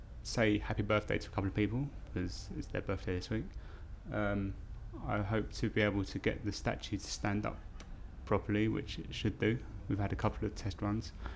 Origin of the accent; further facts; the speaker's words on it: London, United Kingdom; We'd go to London occasionally when we were kids, but most of the time it was spent in outer London, in Greater London, down in down Streatham.